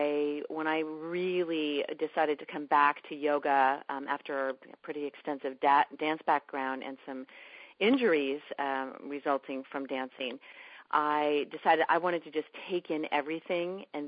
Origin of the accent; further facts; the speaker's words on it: California, United States; I grew up in Marin County, California, with parents that loved spiritual ways of being